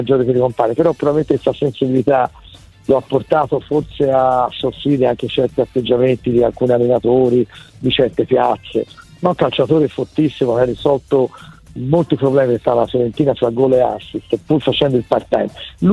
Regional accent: Florence, Tuscany, Italy; me l'auguro da fiorentino

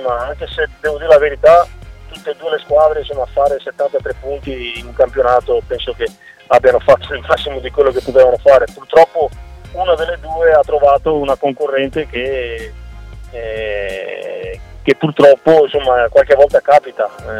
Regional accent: Padua, Veneto, Italy; Io da buon padovano, da buon tifoso del Padova

